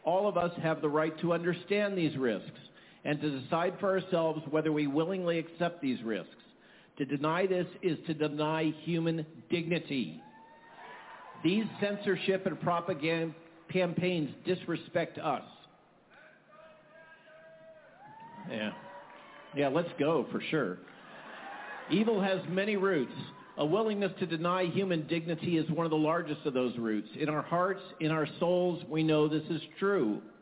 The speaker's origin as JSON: {"language": "English", "town": "Goleta", "region": "California", "country": "United States", "tie": "born or raised there", "also_born_or_lived": "Palo Alto, United States", "said": "I was born in Palo Alto, raised in Goleta, California. But when I returned to my birth state, I hardly recognize it."}